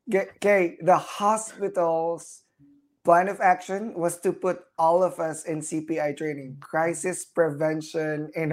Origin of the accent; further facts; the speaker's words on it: Philippines; I think it's because I'm short and I'm Filipino at that time.